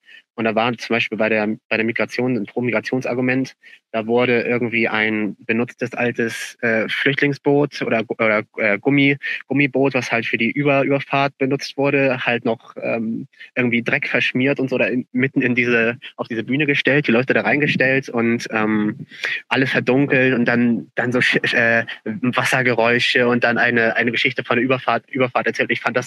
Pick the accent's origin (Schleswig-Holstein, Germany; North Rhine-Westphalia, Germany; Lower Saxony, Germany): Schleswig-Holstein, Germany; ich komme ja aus Schleswig-Holstein